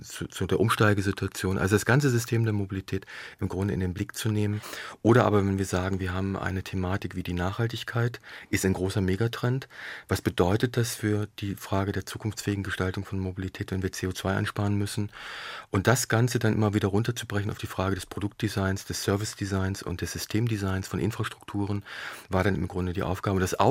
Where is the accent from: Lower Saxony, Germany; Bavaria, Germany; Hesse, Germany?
Lower Saxony, Germany; Ich bin auf dem Land groß geworden. Gerade übrigens auch in der VW-Region. Im Niemandsland zwischen Peine, Salzgitter, Braunschweig und Wolfsburg. Rübenwüste eigentlich.